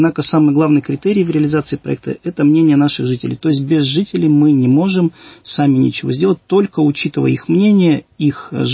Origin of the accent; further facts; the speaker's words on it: Irkutsk, Irkutsk Oblast, Russia; я иркутянин